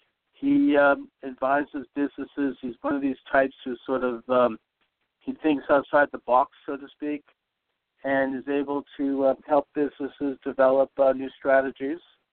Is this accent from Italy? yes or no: no; Boston, Massachusetts, United States; because I'm from Boston, and I knew who Whitey Bulger was